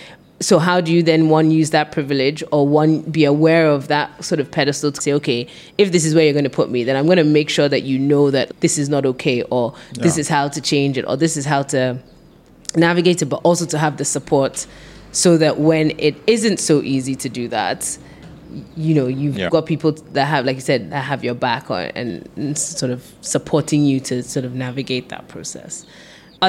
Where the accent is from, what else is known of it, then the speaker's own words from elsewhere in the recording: Ghana; also born or lived in United Kingdom; As much as we are both Ghanaian